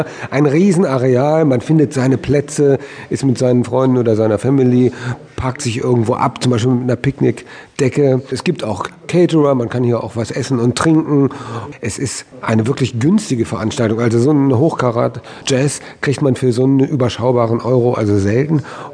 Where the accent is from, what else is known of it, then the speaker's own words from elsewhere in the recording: Harz, Germany; born there; Ich bin ja auch im Harz geboren und so.